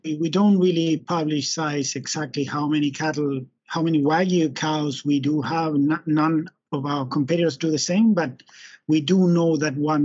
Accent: Argentina; moved away as an adult; now in Australia; I come from Argentina, migrated 20 years ago to Australia to further my studies into breeding program design and genetic evaluations

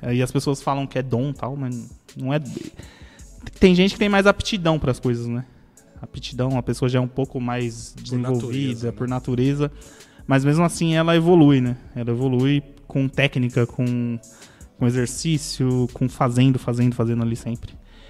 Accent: Carapicuíba, São Paulo, Brazil; Cresci em Carapicuíba. Eu não nasci em São Paulo, mas ali pro centro, mas eu... Minha família, minha mãe, meu pai é de Carapicuíba. 20 anos morando ali em Carapicuíba.

